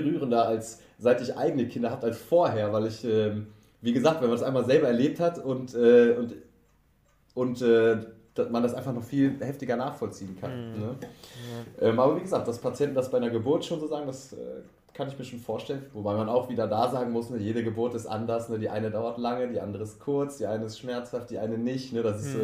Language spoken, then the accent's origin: German; Cologne, North Rhine-Westphalia, Germany; born there; Als gebürtiger Kölner war das so um die Ecke, fühlte sich aber an, als wäre man ganz weit weg, obwohl das, wie gesagt, Luftlinie nur 100 Kilometer sind.